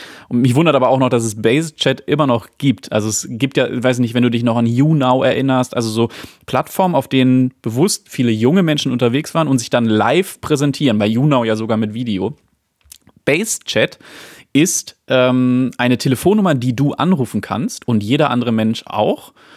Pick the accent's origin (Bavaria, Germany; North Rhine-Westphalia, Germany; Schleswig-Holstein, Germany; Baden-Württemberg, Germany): North Rhine-Westphalia, Germany; Dortmund; Na geil, ich komme aus Dortmund.